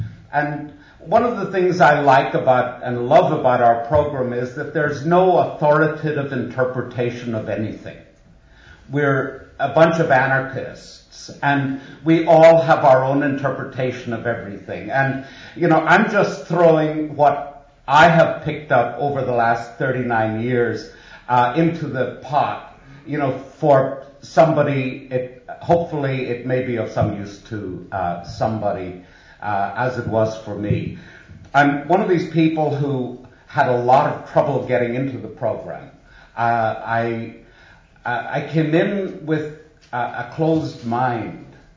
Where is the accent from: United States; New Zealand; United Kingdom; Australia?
United Kingdom; Northern Ireland; born there; But anyway, I was born in Northern Ireland